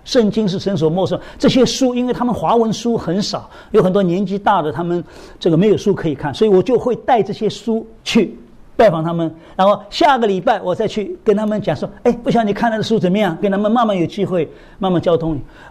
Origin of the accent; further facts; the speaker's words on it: Shanghai, China; 我们上海人是做生意的。